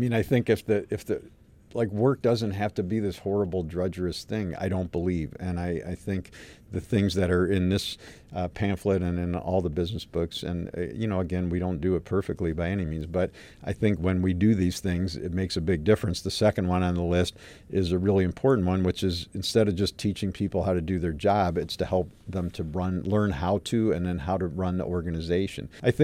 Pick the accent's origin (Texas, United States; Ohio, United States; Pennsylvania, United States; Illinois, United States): Illinois, United States; Chicago; moved away as an adult; now in Ann Arbor, United States; Some people already know, but I came here from Chicago to Ann Arbor to go to U of M, and I studied Russian history